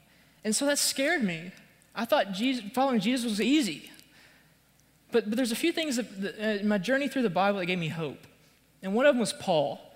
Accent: Texarkana, Texas, United States; I grew up in Texarkana. I'm an East Texas guy.

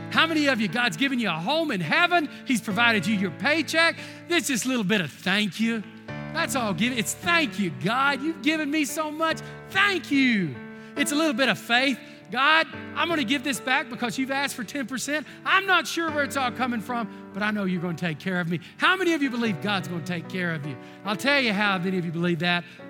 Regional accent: Lindale, Texas, United States; you can ask the people I grew up with in Lindale, Texas.

